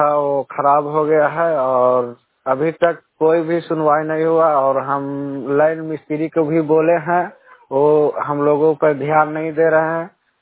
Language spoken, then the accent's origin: Hindi; Mungwadaha, India; और हमारा गांव मुंगवाडाहा है।